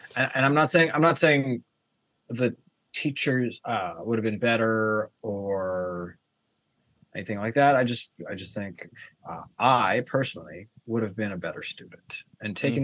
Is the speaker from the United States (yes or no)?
yes; California, United States; I grew up in Marin County, which is like one of the better public school systems